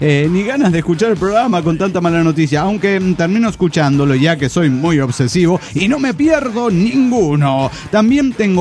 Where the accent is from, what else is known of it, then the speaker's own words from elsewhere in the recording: Santo Domingo, National District, Dominican Republic; de Santo Domingo, República Dominicana.